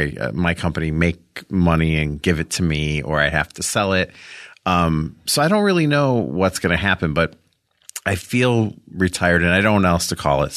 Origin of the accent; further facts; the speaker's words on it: Rolling Meadows, Illinois, United States; I'm from Chicago, outside of Chicago.